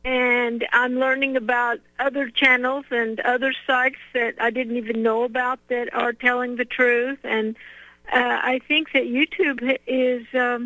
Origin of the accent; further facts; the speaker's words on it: United States; now in Paris, France; you know, I'm an American. I live in Paris, but when I was in the States in 2007